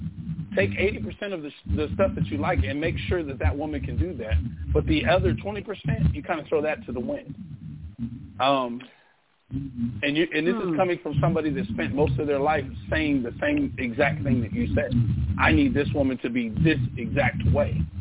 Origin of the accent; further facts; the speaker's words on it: Coeur d'Alene, Idaho, United States; I lived in Coeur d'Alene for the first part of the probably first, 10 years of my life.